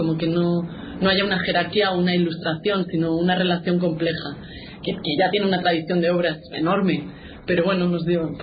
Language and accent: Spanish; Madrid, Community of Madrid, Spain; yo soy de Madrid y me he criado en Madrid. Y no sé si tengo un súper acento de Madrid. Tengo varios giros, pero bueno, también mi familia es de Galicia. Entonces el gallego es otra lengua que conozco.